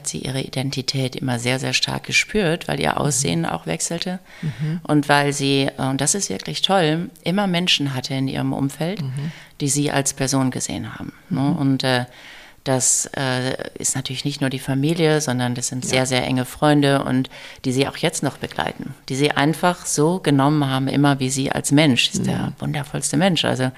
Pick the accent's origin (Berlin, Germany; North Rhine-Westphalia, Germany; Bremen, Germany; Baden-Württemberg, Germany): North Rhine-Westphalia, Germany; Warendorf; Also sehr, sehr behütet mit Pferd in der Nähe von Warndorf.